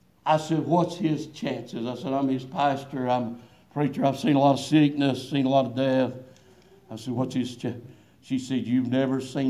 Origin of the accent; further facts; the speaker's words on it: United States; I'm an American through and through. Amen. And I'm still proud to be an American.